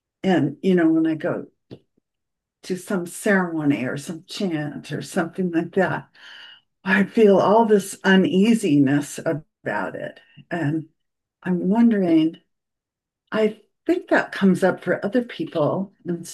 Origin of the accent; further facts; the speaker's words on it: Oregon, United States; I'm from Oregon.